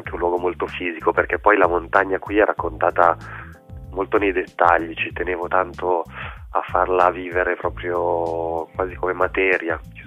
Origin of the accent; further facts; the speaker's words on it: Milan, Lombardy, Italy; moved away; Anch'io sono un milanese, anch'io non vivo là, però ci torno spesso, ci vado appena posso, ci passo tutte le estati, anzi una lunga estate, io mi trasferisco verso la primavera in una baita che ho in affitto in Valle d'Aosta e ci resto fino all'autunno.